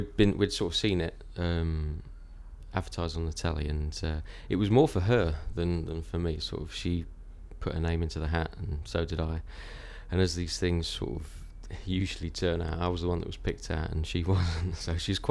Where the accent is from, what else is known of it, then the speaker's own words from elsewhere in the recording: Ripley, East Midlands, United Kingdom; I'm 31 and I'm from Ripley in Derbyshire.